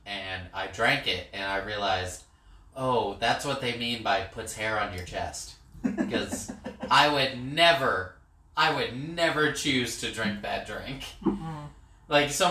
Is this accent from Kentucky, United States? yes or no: no; Ohio, United States; And I'm like, I'm from Ohio. I'm not from Florida.